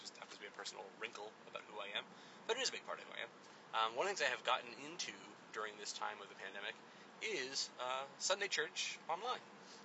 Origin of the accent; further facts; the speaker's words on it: New Jersey, United States; not too far from where I grew up in New Jersey, right on the border between the Pennsylvania and Jersey line.